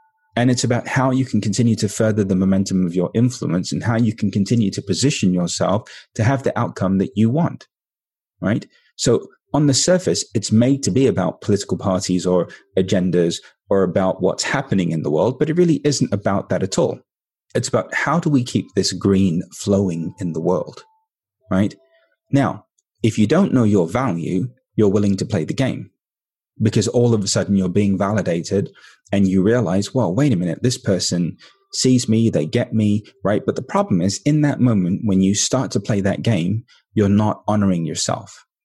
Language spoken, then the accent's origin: English; India; So I'm Indian.